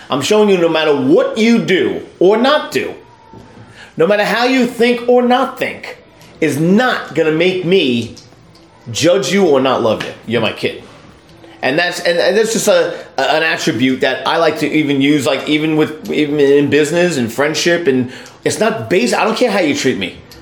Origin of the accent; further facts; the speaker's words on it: New York, United States; now in New Jersey, United States; like, the New York really comes out, man. I live in Jersey. I'm from New York, but I'm in Jersey.